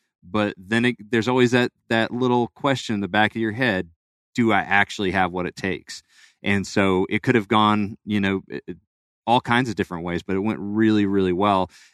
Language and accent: English; California, United States; also born or lived in Florida; I was born in Florida, but moved to California. That's where I grew up.